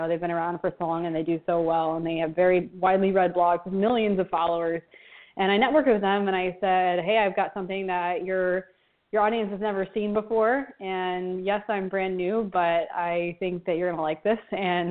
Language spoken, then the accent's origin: English; Florida, United States; now in Buenos Aires, Argentina; I'm in Buenos Aires, Argentina, but I grew up in Florida, so yes.